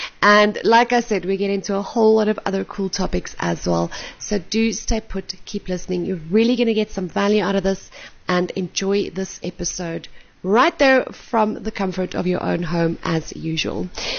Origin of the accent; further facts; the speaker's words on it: South Africa; I'm from South Africa and we are also going on lockdown in just a couple of hours today